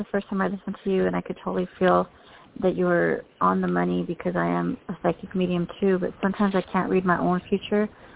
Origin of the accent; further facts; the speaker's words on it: San Diego, California, United States; I'm from San Diego, California.